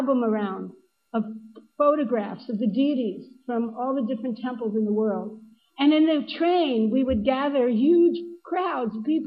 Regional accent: Alachua, Florida, United States; "Where are you from?" "I'm from Alachua."

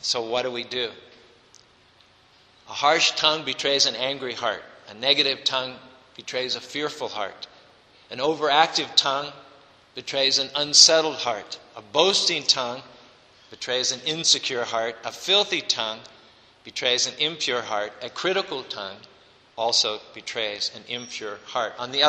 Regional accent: United States; moved away as an adult; even though I'm from America, I didn't want to leave Australia

